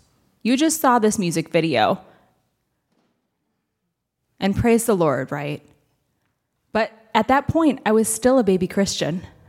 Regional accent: Philadelphia, Pennsylvania, United States; I'm from Philly, born and raised. And in that area, not many people signed.

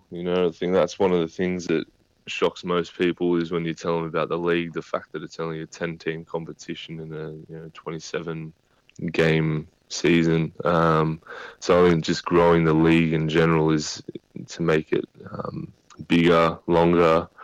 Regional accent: Australia; someone hears I'm Australian

